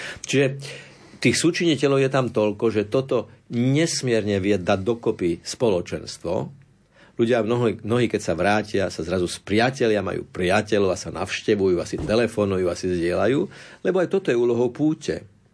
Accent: Bratislava, Bratislava Region, Slovakia; Ja tiež nehovorím, že som od Viedne, ale poviem, že som z Bratislavy.

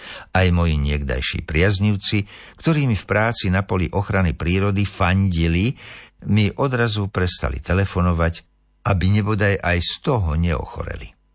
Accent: Liptovská Revúca, Žilina Region, Slovakia; Veď kto by v mojej rodnej dedine Liptovské Revúce alebo na pracovisku Ústavu ekológie lesa Slovenskej akadémie vied na Starých horách nepoznal

